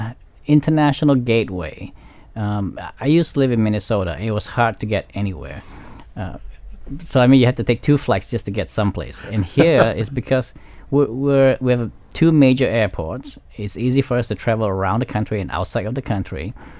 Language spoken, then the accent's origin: English; Malaysia; growing up in Malaysia. And in Malaysia, everybody's always eating.